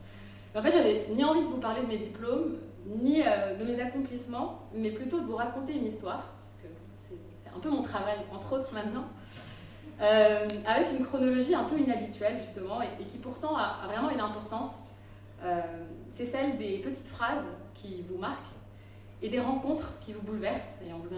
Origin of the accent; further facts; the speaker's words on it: Morocco; parce que moi aussi je viens du Maroc, des choses qui se remplissent de droite à gauche.